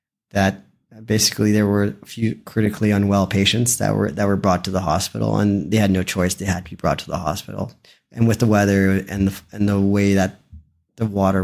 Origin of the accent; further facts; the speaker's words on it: British Columbia, Canada; I was born and raised in the Fraser East. So Hope wasn't something that was far from me. You know, I grew up from Abbotsford, Chilliwack, Agassiz, and Hope.